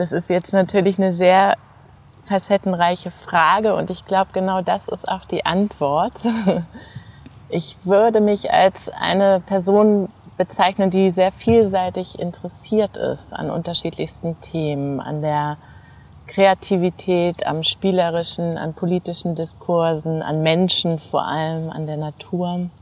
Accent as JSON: {"language": "German", "region": "Hamburg", "country": "Germany", "tie": "born or raised there", "lives_now": "Berlin, Germany", "said": "Ich lebe seit 14 Jahren in Berlin. Ich bin ein typischer Stadtmensch, bin aufgewachsen in Hamburg in der Großstadt, lebe in der Großstadt."}